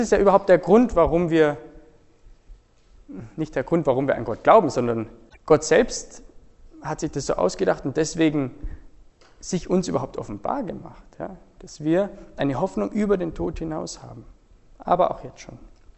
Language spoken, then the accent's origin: German; Bavaria, Germany; ich komme aus Oberbayern, vielleicht hört man das, selbst da sind schon manche Dinge anders, kulturell.